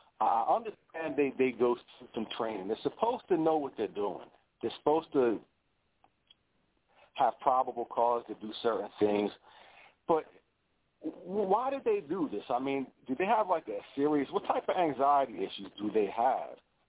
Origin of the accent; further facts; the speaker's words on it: New Jersey, United States; I'm basically from New Jersey.